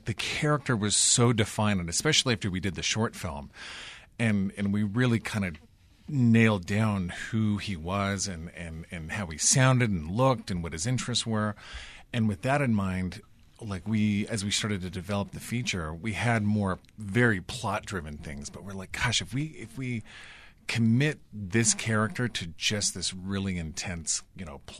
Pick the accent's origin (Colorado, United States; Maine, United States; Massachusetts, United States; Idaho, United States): Idaho, United States; Preston; And we went up to my hometown in Preston to shoot the film on like a weekend.